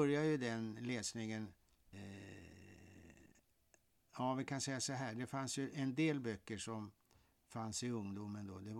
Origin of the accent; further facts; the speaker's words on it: Stockholm, Stockholm County, Sweden; Så att det är på Kungsholmen då, där jag växte upp